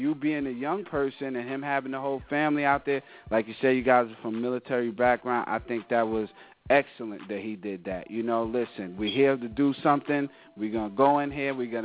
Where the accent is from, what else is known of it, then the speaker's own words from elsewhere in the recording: New York, United States; I mean, I'm from New York.